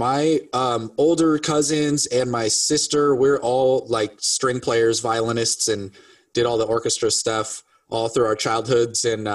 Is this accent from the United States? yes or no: yes; Tacoma, Washington, United States; moved away as an adult; also born or lived in Europe; Yeah, born and raised in Tacoma, moved to Europe when I was 18 and moved back when I was 24.